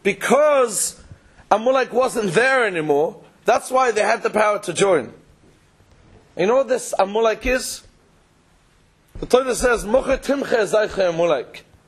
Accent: United Kingdom; By the way, same goes with British. I've lost my accent almost, some of it. But I'm still British.

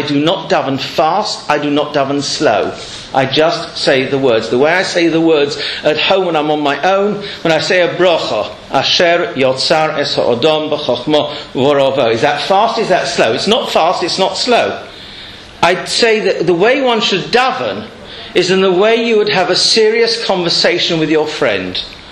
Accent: London, United Kingdom; now in Manchester, United Kingdom; So that's why we live here in Manchester. I'm not making jokes. I come from London.

